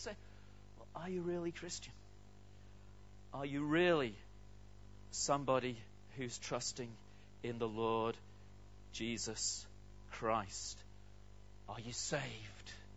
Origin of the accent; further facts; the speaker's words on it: United Kingdom; My parents were British. My brothers and sister, they're all British. They've always lived here. I've always lived here.